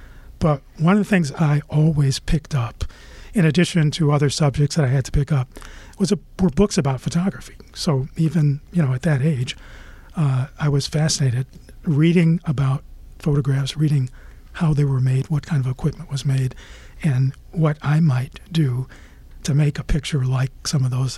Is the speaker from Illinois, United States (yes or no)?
yes; Chicago, Illinois, United States; I mean, like I said, I grew up in Chicago.